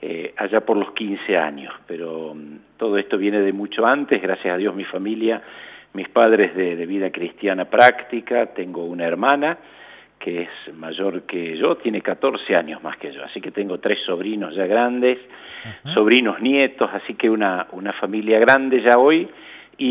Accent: Freyre, Córdoba, Argentina; Al norte de la ciudad de San Francisco, allí a 35 kilómetros, y allí estuve hasta los 17 años, me formé allí en Freire, en el Colegio de las Hermanas de los Pobres de Santa Catalina de Siena, hoy Colegio Fasta

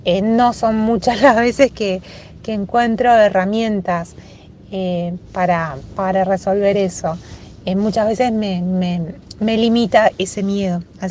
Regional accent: Buenos Aires, Argentina; yo soy de Buenos Aires.

